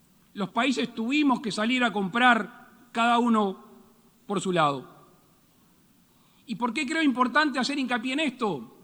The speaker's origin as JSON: {"language": "Spanish", "country": "Uruguay", "said": "En Uruguay, en mi país, el pueblo demostró que con el uso de la libertad responsable manejamos un tramo importante de la pandemia"}